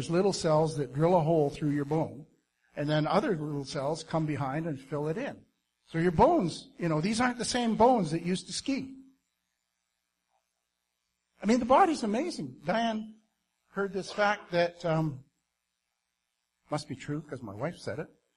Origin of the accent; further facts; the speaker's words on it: Kimberley, British Columbia, Canada; I grew up in Kimberley, and we're right next to a ski hill